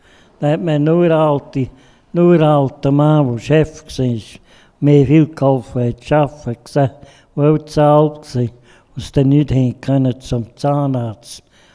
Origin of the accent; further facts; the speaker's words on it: Appenzell Innerrhoden, Switzerland; now in St. Gallen, Switzerland; Ja, ein bisschen daneben draussen, wo die grössten Schlitzohren sind.